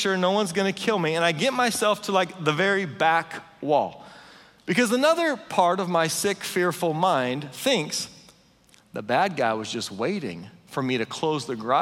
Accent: Kansas, United States; Now, I live in Kansas. I grew up in Kansas. It's windy all the time, nonstop wind.

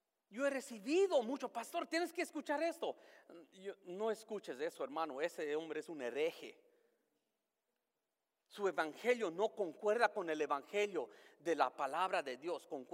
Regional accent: Los Angeles, California, United States; born there; yo retengo ser mexicano. Bueno, yo pretendo ser mexicano porque yo nací en Los Ángeles, California.

